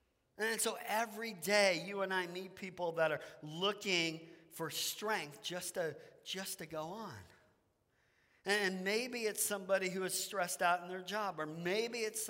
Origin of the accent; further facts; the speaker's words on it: Bothell, Washington, United States; There was a pastor in the town that I grew up in over in Bothell on the west side of the state.